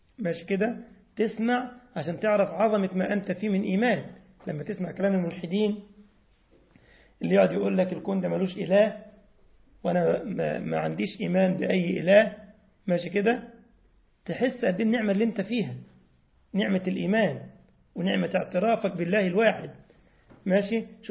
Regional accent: Egypt; عندنا في مصر لك شات يعني الاكله ما تحطه على النار ويتفحم

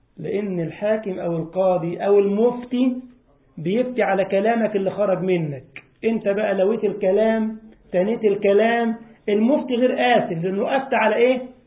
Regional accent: Egypt; وانت عارف المثل اللي عندنا في مصر

